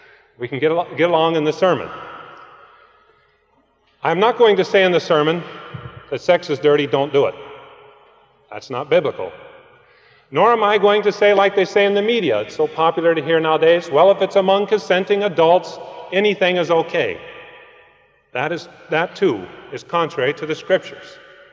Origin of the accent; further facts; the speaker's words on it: Los Angeles, California, United States; I'm from the Los Angeles area, metropolitan Los Angeles. It has all the problems of a big city. Crime, gangs, drugs, and these things.